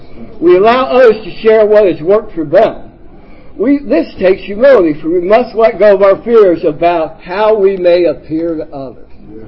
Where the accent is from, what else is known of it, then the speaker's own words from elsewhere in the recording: Baltimore, Maryland, United States; I'm from Brooklyn, Curtis Bay. I'm from Baltimore, too.